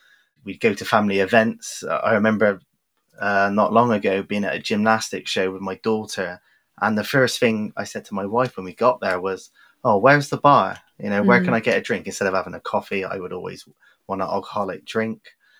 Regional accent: Bristol, South West England, United Kingdom; accent: West Country; So I am originally from Bristol in the West Country. You can probably tell from the accent. And back in the day, grew up in the 90s.

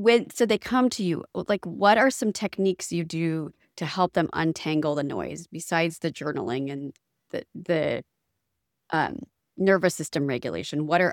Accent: Midwest, United States; I growing up in the Midwest, like, you know, you heard about actors, but, like, my exposure to actors was watching TV and through the movies.

